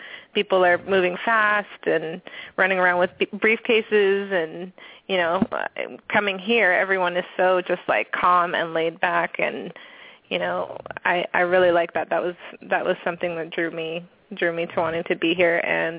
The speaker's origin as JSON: {"language": "English", "country": "Canada", "lives_now": "Nashville, United States", "said": "But being a Canadian, you can't just really do that, not legally anyway."}